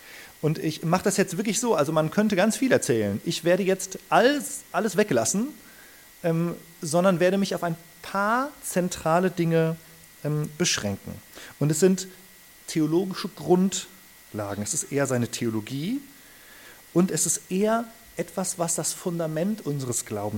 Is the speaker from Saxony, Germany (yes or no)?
no; Soest, North Rhine-Westphalia, Germany; Meine Wurzeln liegen im EC, entschieden für Christus. Ich bin in Soest aufgewachsen.